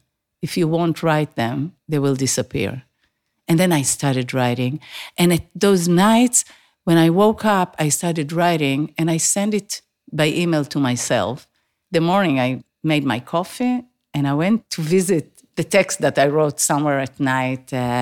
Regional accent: Arad, Southern District, Israel; I grew up in Arad. Arad is the place you stop for toilet on the way to Masada, right? That's the place. And I grew as a desert little barefoot girl over there.

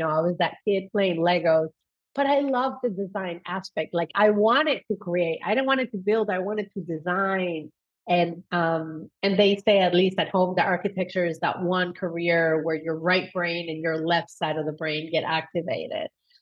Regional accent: Caracas, Capital District, Venezuela; first language Spanish; English is a second language; moved away as an adult; also born or lived in United States; And so I was raised in Caracas, the capital of the country. We did not have the financial means to visit America.

